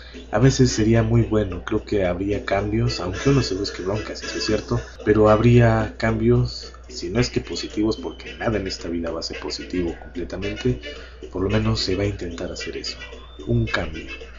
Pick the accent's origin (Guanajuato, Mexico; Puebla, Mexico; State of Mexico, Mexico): Puebla, Mexico; algunos de ustedes saben que soy de Puebla